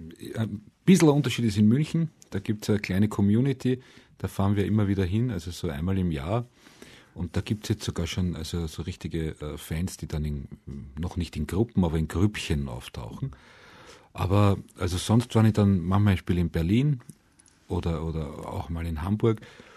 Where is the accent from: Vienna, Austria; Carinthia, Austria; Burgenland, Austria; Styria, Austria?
Vienna, Austria; Obwohl ich aus dem 19. Bezirk bin, der Bezirk, in dem auch Grinzing ist, bin ich aus Heiligenstadt.